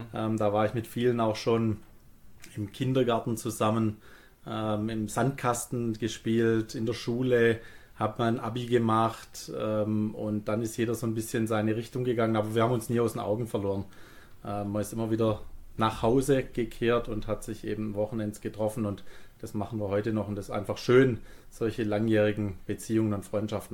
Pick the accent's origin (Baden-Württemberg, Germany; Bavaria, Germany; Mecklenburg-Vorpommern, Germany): Baden-Württemberg, Germany; Stuttgart; Und ja, bin deshalb auch noch immer in Stuttgart jetzt ansässig und deshalb meiner Heimat treu geblieben.